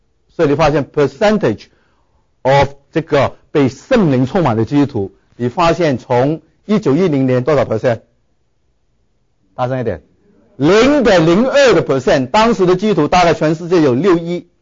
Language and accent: Chinese; Hong Kong; 我从香港来啊